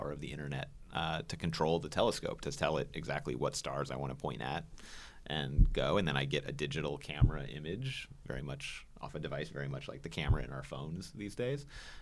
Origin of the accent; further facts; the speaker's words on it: Portland, Oregon, United States; And, I mean, I was growing up in Portland, Oregon, too, very Pacific Northwest kind of weather.